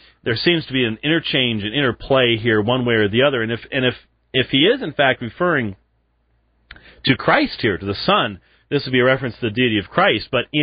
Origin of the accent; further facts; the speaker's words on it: United Kingdom; accent: British; Y'all were mocking me for my British accent.